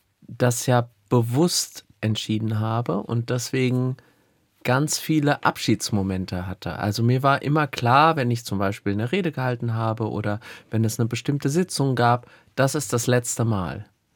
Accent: Gelnhausen, Hesse, Germany; ich will mal mehr Zeit in Hessen, in Gelnhausen, in meiner Heimat verbringen.

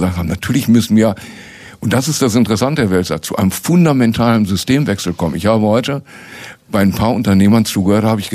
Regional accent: Duisburg, North Rhine-Westphalia, Germany; ich komme ja aus dem Ruhrgebiet, aus Duisburg.

